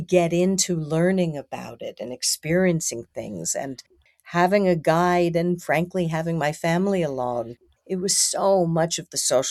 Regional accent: United States; which is hard to take as an American

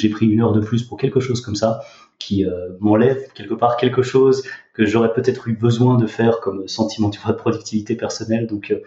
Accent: Switzerland; born there; je suis en Suisse, effectivement je suis né en Suisse aussi

